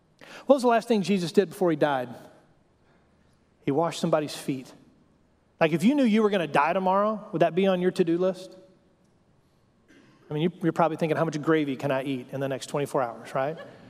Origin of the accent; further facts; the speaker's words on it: Texas, United States; We're American, and even worse, we're Texan, right? We like big things, big statements, big trucks, big attitudes.